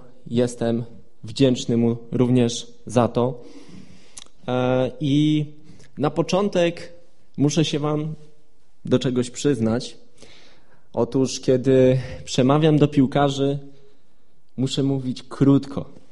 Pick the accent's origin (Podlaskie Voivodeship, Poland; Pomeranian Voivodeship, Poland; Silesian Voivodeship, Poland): Silesian Voivodeship, Poland; Ustroń; now in Warsaw, Poland; Ja pochodzę z Ustronia, z osiedla Manhattan. Tam się wychowałem. I od 8 lat pracuję i działam w Warszawie.